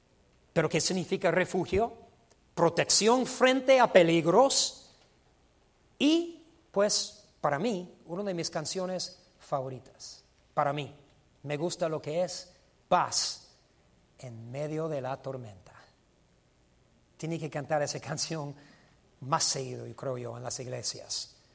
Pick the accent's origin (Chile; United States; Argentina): United States; Spanish is a second language; como yo soy gringo, soy americano